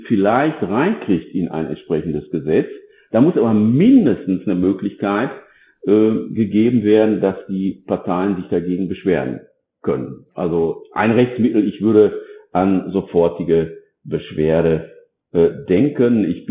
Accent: North Rhine-Westphalia, Germany; Ich selbst bin ja aus Nordrhein-Westfalen und da auch ansässig.

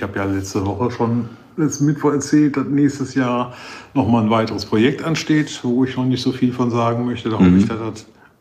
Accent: Albania; ich bin Albaner.

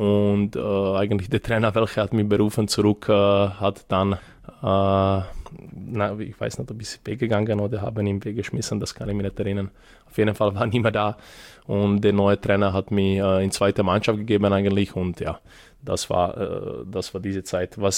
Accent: Belgrade, Serbia; born there; German is a second language; Also geboren bin ich in Belgrad, in Serbien, nur bei uns, also ich bin genau dieser Jahrgang, wir sind Kriegskinder, das bedeutet, wir haben gefluchtet

